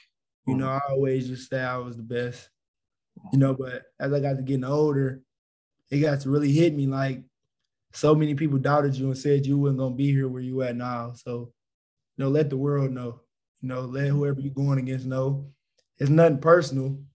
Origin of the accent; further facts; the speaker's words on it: Detroit, Michigan, United States; being in Detroit, not having